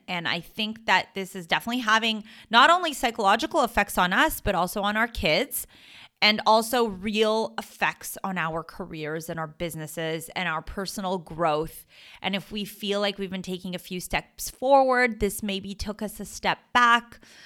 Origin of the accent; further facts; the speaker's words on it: Canada; moved away as an adult; now in Israel; I'm Canadian born, Canadian raised, and I moved to Israel when I was 21